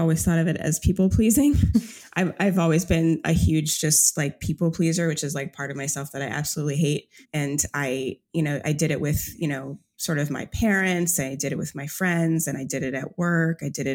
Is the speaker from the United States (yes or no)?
no; Jamaica; born there; moved away; I'm an immigrant. I was born in Jamaica.